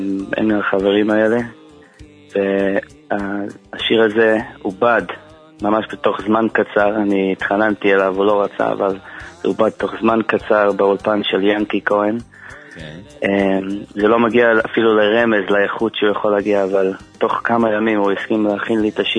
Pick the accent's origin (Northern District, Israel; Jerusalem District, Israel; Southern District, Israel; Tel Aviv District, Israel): Jerusalem District, Israel; Jerusalem; אני גר בירושלים, נולדתי בירושלים, לומד בישיבה